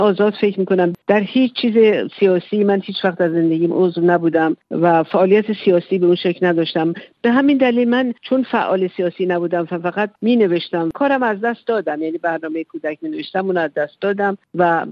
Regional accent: Tehran, Tehran Province, Iran; moved away as an adult; من در تهران زاده شدم و تحصیلات متوسطم رو در ایران کردم

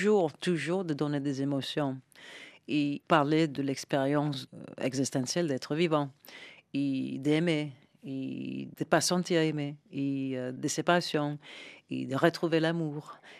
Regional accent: New York, United States; French is a second language; Moi, je suis venue de New York, donc tout le reste des États-Unis, je ne connaissais pas.

